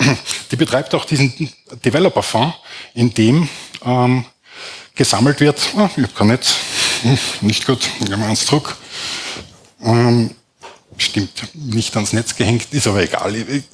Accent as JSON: {"language": "German", "region": "Salzburg", "country": "Austria", "tie": "born there", "lives_now": "Graz, Austria", "said": "Ich bin gebürtiger Salzburger, allerdings seit über 30 Jahren in Graz, fühle mich auch als Steirer."}